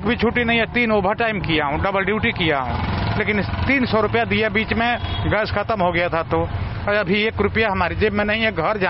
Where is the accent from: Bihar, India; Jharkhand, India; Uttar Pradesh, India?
Uttar Pradesh, India; Gorakhpur; now in Delhi, India; मैं गोरखपुर यूपी का रहने वाला हूँ।